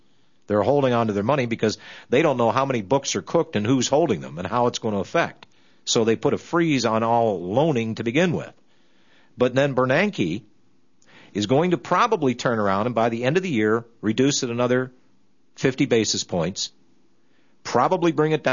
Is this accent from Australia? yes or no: no; United States; born there; but by mere fact that I was born into this country, that I am an American by birth, that this is my country that they're trying to hijack, I am going to defend it.